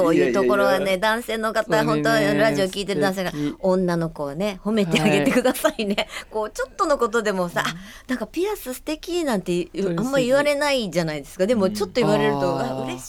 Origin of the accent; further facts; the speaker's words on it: Osaka, Japan; 私大阪出身なんですけど